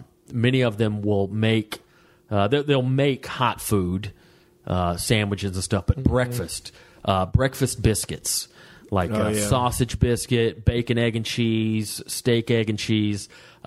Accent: Waleska, Georgia, United States; where I grew up in Waleska, like I said, we had one little gas station.

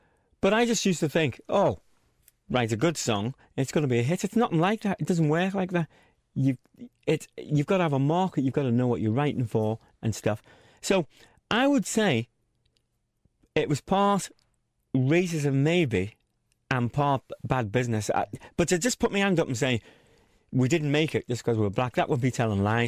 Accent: Liverpool, North West England, United Kingdom; You've got to remember that growing up in Toxteth in them days, your world was Parliament Street, Granby Street, right? Parliament Street, Granby Street, Hill Street.

